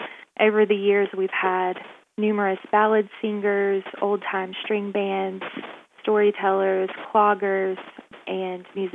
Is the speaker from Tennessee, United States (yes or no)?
no; Hickory, North Carolina, United States; now in Raleigh, United States; I was born and raised in Catawba Valley in Hickory among a wonderful group of artists and potters there, and then kind of just left home and went up to Appalachian for school